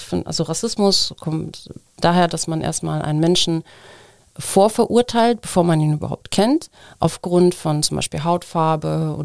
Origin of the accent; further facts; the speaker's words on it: Moscow, Russia; ich bin eigentlich aus Moskau